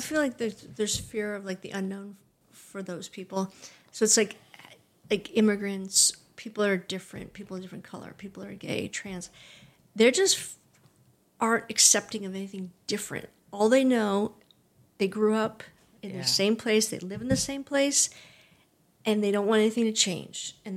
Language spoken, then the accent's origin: English; Vermont, United States; Where I grew up in Vermont, the whole trans, it didn't, I don't know, none of it really mattered.